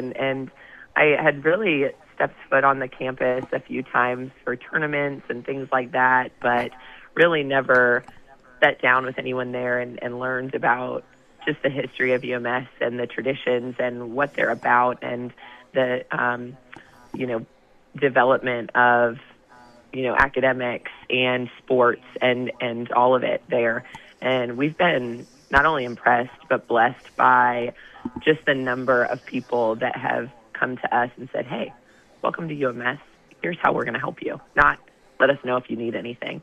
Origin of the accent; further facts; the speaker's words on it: Omaha, Nebraska, United States; He's originally a Mobilian, but I grew up in Omaha, Nebraska, and he drove me to school every morning.